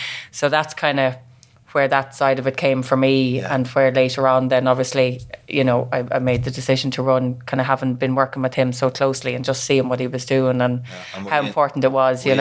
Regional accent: Castletown, Leinster, Ireland; I'm from County Meath. I've lived there all my life. Grew up in a rural part called Castletown, so kind of North Meath.

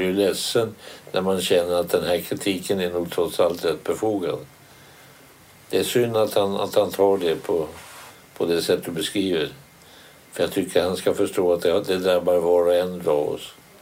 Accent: Sweden; Ja, jag är glad för Sveriges del att vi har en sån spelare.

